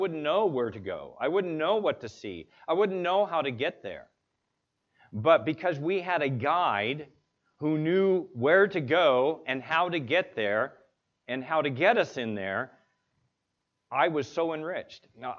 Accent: United States; I would talk too fast because I'm an American, and so I talk fast.

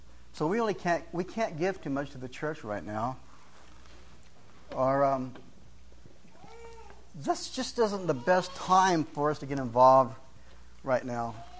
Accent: California, United States; I'm from California. And being a retired pastor

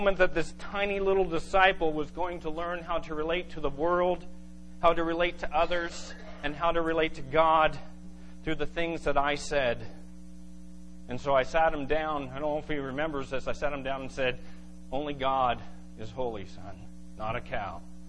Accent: California, United States; and I'm from Southern California, and a house on cinder block in an earthquake scares me

